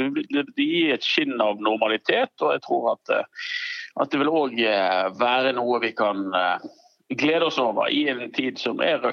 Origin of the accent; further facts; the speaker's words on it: Vestland, Norway; Så jeg liker jo å fiske, men jeg er jo stril, så jeg fisker jo med garn.